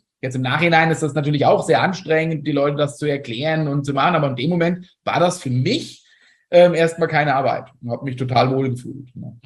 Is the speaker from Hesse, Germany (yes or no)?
yes; Fulda, Hesse, Germany; ich bin aus Fulda